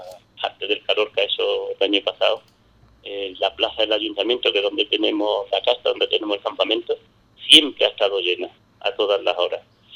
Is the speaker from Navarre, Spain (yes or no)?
no; Ubrique, Andalusia, Spain; somos de Ubrique